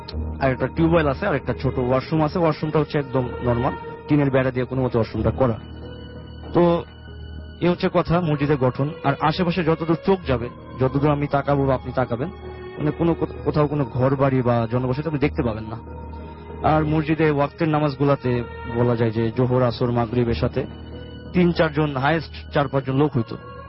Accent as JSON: {"language": "Bangla", "town": "Dhaka", "region": "Dhaka Division", "country": "Bangladesh", "said": "মিরপুর থেকে এসেছি।"}